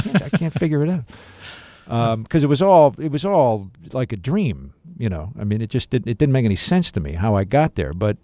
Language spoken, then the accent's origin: English; Rolling Meadows, Illinois, United States; I grew up in Rolling Meadows, Illinois. That's where I grew up.